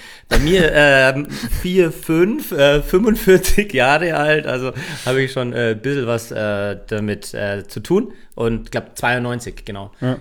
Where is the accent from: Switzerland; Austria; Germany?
Germany; Bavaria; now in Rosenheim, Germany; Ich bin eher klassischer Franke.